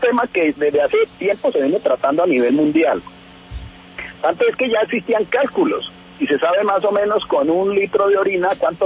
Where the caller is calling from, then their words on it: Manizales, Caldas, Colombia; Yo nos vinimos de Pasto hasta Manizales. Y a propósito, en este momentico estoy en Manizales.